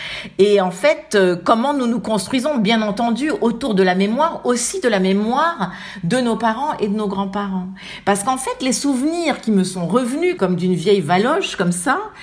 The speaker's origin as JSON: {"language": "French", "town": "Paris", "region": "Île-de-France", "country": "France", "tie": "born or raised there", "also_born_or_lived": "Germany", "said": "moi, je ne suis pas née au Maroc. Moi, je suis née d'ailleurs en Allemagne du Nord. Je suis venue à Paris bébé. Et en fait, je me sentais française et j'ai grandi en France."}